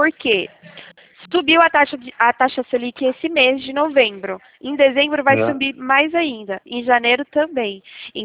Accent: Sorocaba, São Paulo, Brazil; Sou de Sorocaba.

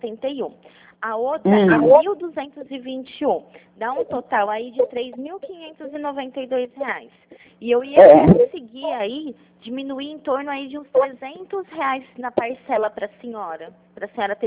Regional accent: Pirassununga, São Paulo, Brazil; eu não sou de São Vicente, eu sou de Pirassununga.

